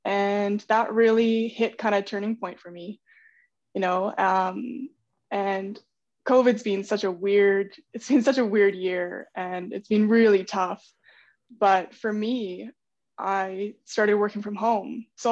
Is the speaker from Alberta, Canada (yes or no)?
yes; Canmore, Alberta, Canada; now in Calgary, Canada; I grew up in Canmore and I currently live in Calgary now.